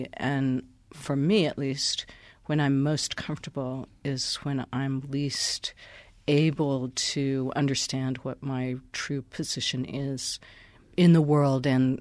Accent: United States; I feel it certainly as an American and an enormous consumer of resources

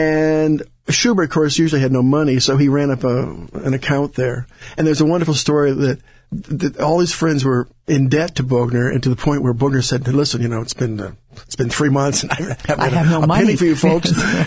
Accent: United States; But I'm with Doblinger Verlag in Vienna, which is a big honor because I'm American.

